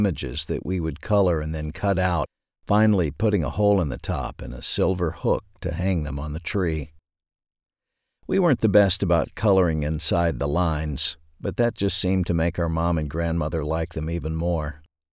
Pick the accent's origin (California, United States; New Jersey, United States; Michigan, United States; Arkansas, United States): Arkansas, United States; Ashdown; Growing up in Ashdown, Arkansas, my sister and I made many of the decorations for the Christmas tree.